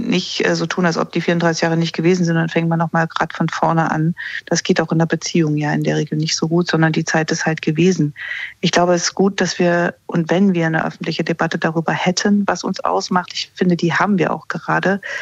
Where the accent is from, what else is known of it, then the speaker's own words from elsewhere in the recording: East Germany, Germany; Ich bin ja in der DDR aufgewachsen